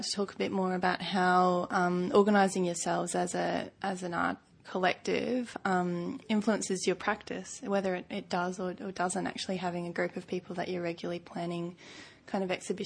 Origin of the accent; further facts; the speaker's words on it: Queensland, Australia; So I'm also from Far North Queensland, along with the rest of you.